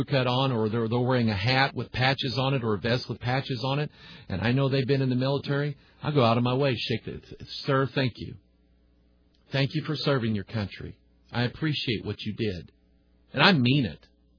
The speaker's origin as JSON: {"language": "English", "country": "United States", "said": "Anyway, I love being an American. I really do. I love my country."}